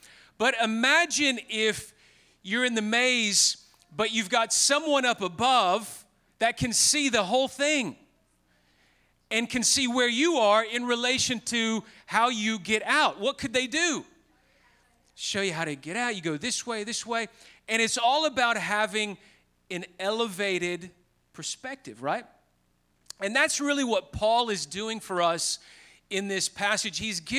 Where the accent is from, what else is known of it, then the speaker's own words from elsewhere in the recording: Memphis, Tennessee, United States; Memphis is my hometown.